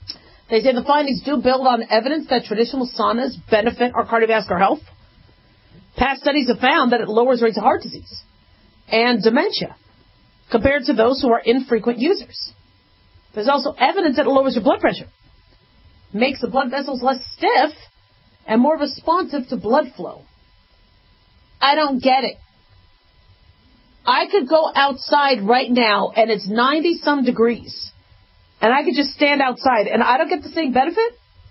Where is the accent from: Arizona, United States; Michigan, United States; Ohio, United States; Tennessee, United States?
Arizona, United States; Phoenix; also born or lived in Las Vegas / Los Angeles; I mean, growing up in Phoenix and Vegas... And L.A.